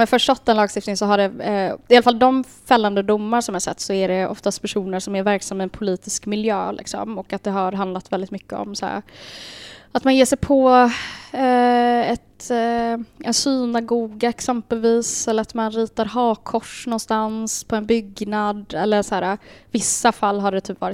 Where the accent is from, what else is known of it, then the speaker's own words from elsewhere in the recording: Sweden; Anledningen till att jag gnäller på Sverige är för att jag är svensk.